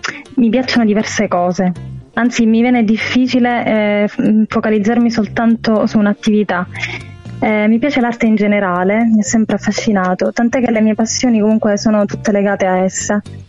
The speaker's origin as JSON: {"language": "Italian", "town": "Bagheria", "region": "Sicily", "country": "Italy", "said": "Sono di Bagheria, in provincia di Palermo. siciliana."}